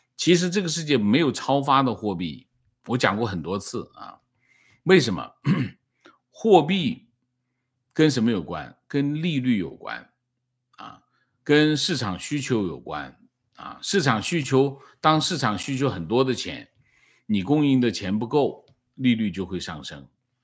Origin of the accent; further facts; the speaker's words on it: Heilongjiang, China; 我的老家是黑龙江，短短5年里家中有6位长辈癌症去世。那么家里是煤矿和化肥厂